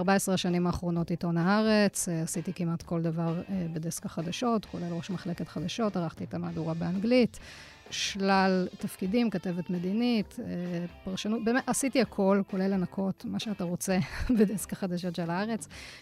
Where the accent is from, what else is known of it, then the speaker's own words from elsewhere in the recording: Jerusalem, Jerusalem District, Israel; גדלתי במשפחה דתית בירושלים, להורים שעלו מצרפת.